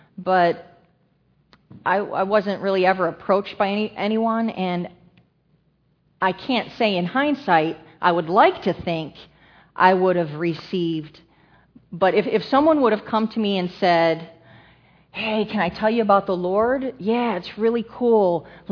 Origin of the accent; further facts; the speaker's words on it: United States; born there; I mean, I was born in America, so I knew there was God the Father and God the Son.